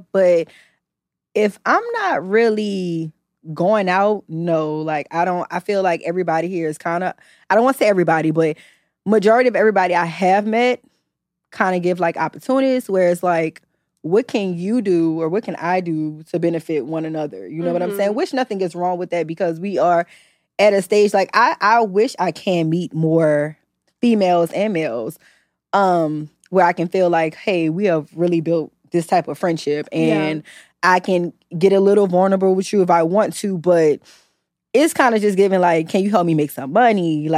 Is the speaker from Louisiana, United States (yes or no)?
yes; New Orleans, Louisiana, United States; So I'm from Uptown.